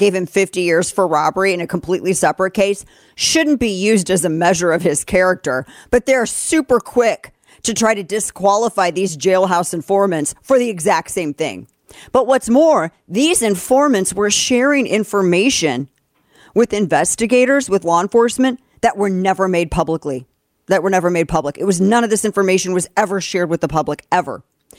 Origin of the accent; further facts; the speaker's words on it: St. Louis, Missouri, United States; I'm from St. Louis. I'm very familiar with this case.